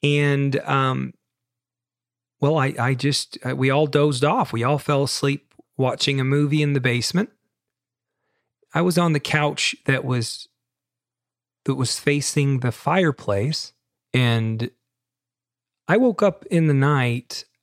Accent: Holladay, Utah, United States; I grew up in Holiday, Utah, which is just a little community there right in the heart of Salt Lake City.

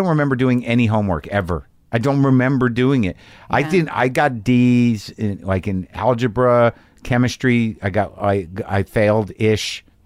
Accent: New Mexico, United States; I grew up in New Mexico and you could take these ACTs.

